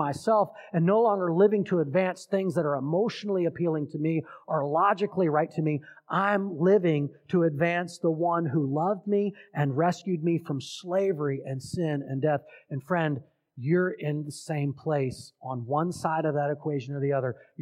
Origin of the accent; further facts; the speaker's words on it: Washington, District of Columbia, United States; born there; also born or lived in Fairfax County; I'm white, I'm male, I'm an American, born in Washington, D.C. That's got to put me at the top of being American. Born at Washington Hospital Center where they take presidents.